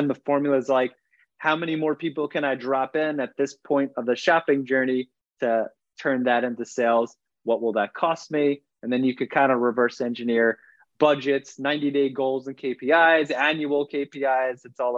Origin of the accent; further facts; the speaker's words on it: Seaford, New York, United States; Oh, I grew up in Long Island, New York. I like to tell people I'm an Islander. I grew up in specifically Seaford is where I spent most of my time. I'm a Nassau County kid.